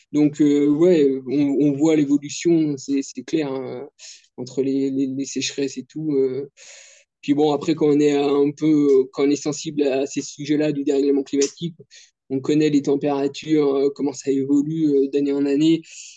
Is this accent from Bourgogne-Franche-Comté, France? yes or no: yes; Bourgogne-Franche-Comté, France; je suis natif du Jura, je vis ici toujours, hein, et puis sur le massif du Jura